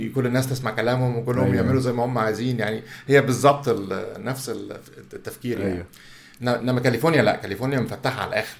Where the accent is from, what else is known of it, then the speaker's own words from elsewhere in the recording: Egypt; واحنا عندنا في مصر الناس عندها المشكله دي، بيفكروا ان احنا مصريين اهم من بلاد عربيه تانية